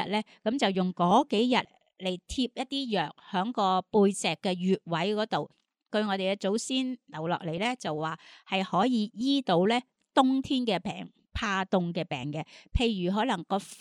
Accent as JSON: {"language": "Cantonese", "country": "Hong Kong", "said": "我觉得我哋香港人系咪真系大部分香港人都系广东人啊？咁、嗯、我哋啲父母啊，就算唔系父母，阿爷阿嫲啊，佢哋都大多数都系响中国大陆嚟嘅"}